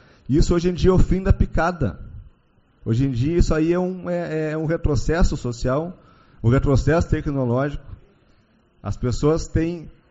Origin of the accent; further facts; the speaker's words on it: Bagé, Rio Grande do Sul, Brazil; tem lá em Bagé, que eu sou, de onde eu sou natural.